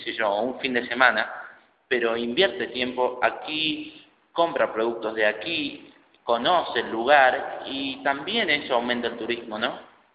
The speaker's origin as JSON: {"language": "Spanish", "region": "San Juan", "country": "Argentina", "said": "Por ejemplo, yo soy sanjuanino y no he visitado el Chicualasto."}